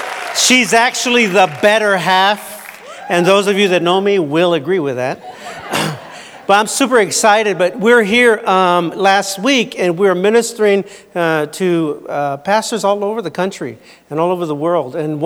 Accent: Paramount, California, United States; I grew up in Paramount, and Paramount is a suburb of kind of L.A., about 15 minutes outside of L.A.

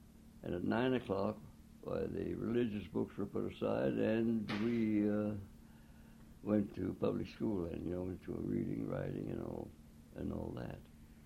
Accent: Yorkville, New York, United States; I was born in Yorkville.

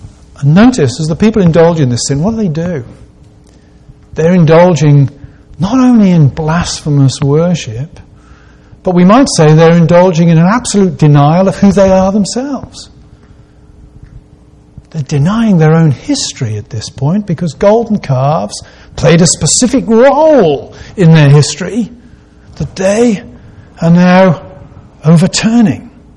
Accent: United Kingdom; now in United States; I come from a long way east of here. And I keep up with the British news each day. I'm probably, mentally, I'm still in Britain, even though physically I sort of live here, I suppose.

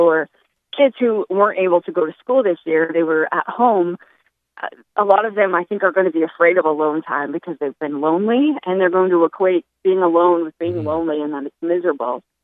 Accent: Maine, United States; I'm originally from Maine, and out in the country of Maine, we do things like you a snowmobile, you take stunts on your bike, you do a lot of outdoor activities without thinking twice

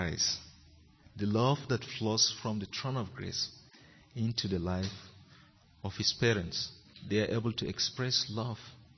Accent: Nigeria; You know, I came from Nigeria, and recently we had so many crisis situations.

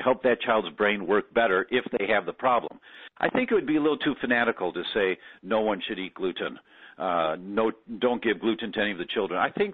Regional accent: Midwest, United States; Now, I'm originally from the Midwest, and we know in the Midwest that in the middle of the summer

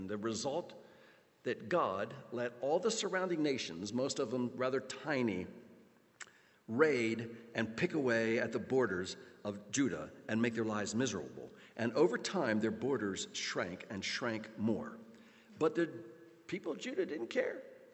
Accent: Baltimore, Maryland, United States; now in Elverson, United States; I grew up in Baltimore City, and believe me, we did not make any hay whether the sun was shining or not.

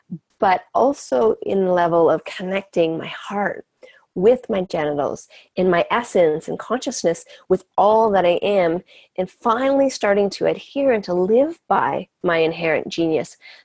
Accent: Canada; I grew up on Native reservations in Canada and got exposed to a lot of different ways of relating to reality.

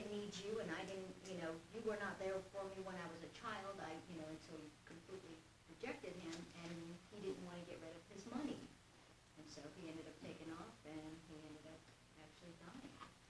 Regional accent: California, United States; at least I grew up in California and then I didn't have guidance from my parents

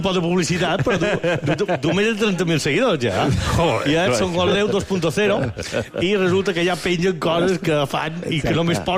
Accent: Inca, Balearic Islands, Spain; born there; Jo soc nascut a Inca, i a Inca sempre m'ho deia el mateix.

